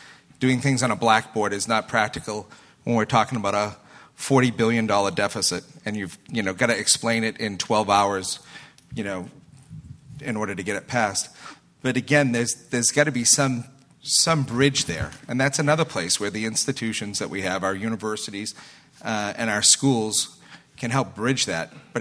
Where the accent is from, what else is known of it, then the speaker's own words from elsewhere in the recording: Northern New England, United States; I have to say, I grew up in Northern New England